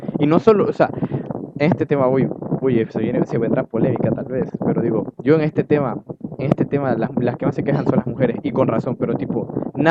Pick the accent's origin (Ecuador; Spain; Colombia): Ecuador; los que somos ecuatorianos, que me imagino la gran mayoría de los que están en el directo son de Ecuador